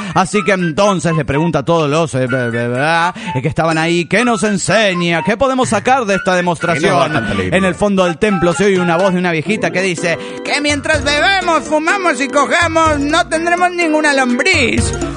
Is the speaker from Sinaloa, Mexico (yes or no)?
no; Oaxaca, Mexico; de Oaxaca, México.